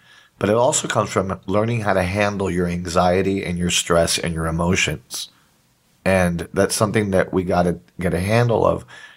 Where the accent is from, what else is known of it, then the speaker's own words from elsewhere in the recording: Puerto Rico; I'm from Puerto Rico, and there's a saying in Spanish